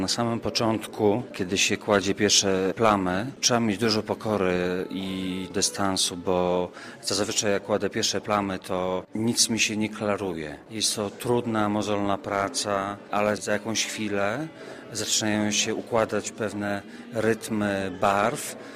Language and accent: Polish; Białystok, Podlaskie Voivodeship, Poland; jestem z Białegostoku, ale też jestem trochę znikąd.